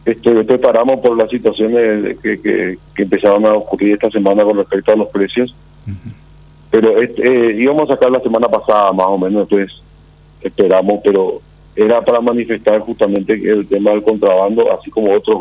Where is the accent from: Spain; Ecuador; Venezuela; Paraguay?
Paraguay; Yo soy ciudadano del Paraguay, la ley me ampara, la constitución me ampara.